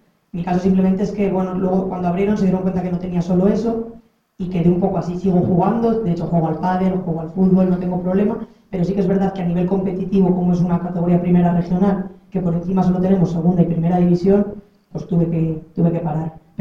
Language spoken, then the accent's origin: Spanish; Teruel, Aragon, Spain; yo no soy de aquí, yo soy de Teruel. Vine aquí a estudiar Ciencias del Deporte y me quedé.